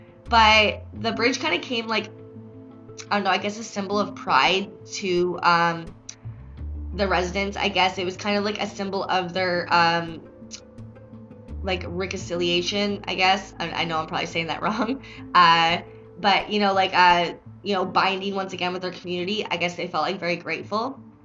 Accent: Ontario, Canada; I am from Ontario, so I am close to this area.

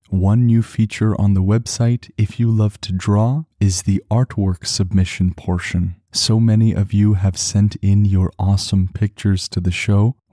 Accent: Canada; As a Canadian, being in the Arctic tundra just feels like being in another home.

